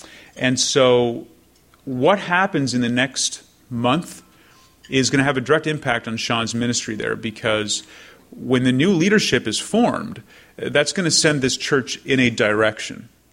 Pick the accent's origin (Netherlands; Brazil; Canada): Canada; now in United States; I'm a Canadian citizen, and so it wasn't until January that I was able to get my green card